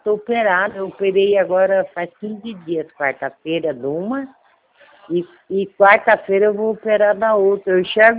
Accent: Marília, São Paulo, Brazil; Eu também sou de Marília aqui.

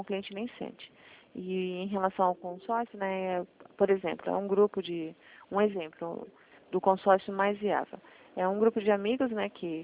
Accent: Sorocaba, São Paulo, Brazil; consultora financeira do Santander. A minha família é de Taquarituba. Eu sou de Sorocaba.

